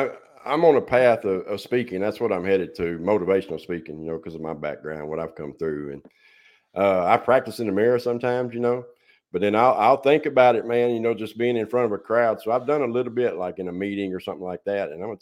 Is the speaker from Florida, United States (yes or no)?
no; Tennessee, United States; You know, I'm from Tennessee, so I can relate to those kind of people.